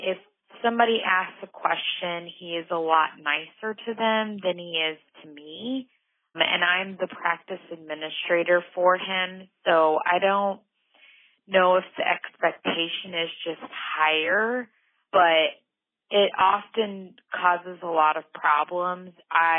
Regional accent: Illinois, United States; I am from Illinois

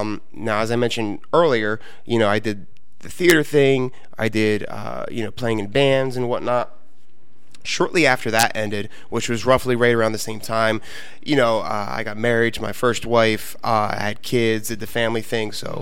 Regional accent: Vineland, New Jersey, United States; now in Galloway, United States; I was born and raised in Vineland, New Jersey. Currently in Galloway, but yeah, we're all from Vineland.

